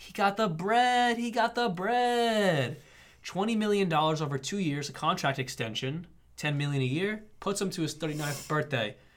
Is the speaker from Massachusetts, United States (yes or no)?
yes; Massachusetts, United States; I'm from Massachusetts. I'm from the OG area. It's way better up north.